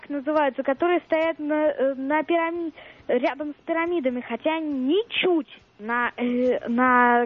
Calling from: Saint Petersburg, Russia; из Петербурга.

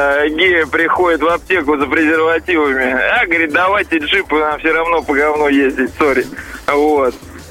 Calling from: Saint Petersburg, Russia; я из Санкт-Петербурга.

